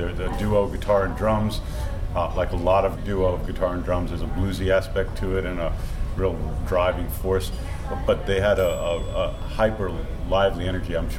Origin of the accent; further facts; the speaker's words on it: Washington, District of Columbia, United States; just not because I'm from Washington, but just I think they're a duo